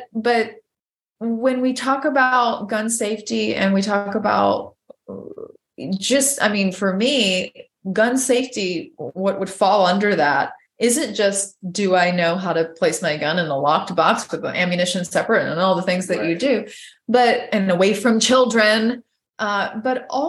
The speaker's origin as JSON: {"language": "English", "region": "Georgia", "country": "United States", "said": "I'm from Georgia. I don't see any problem with being a gun owner."}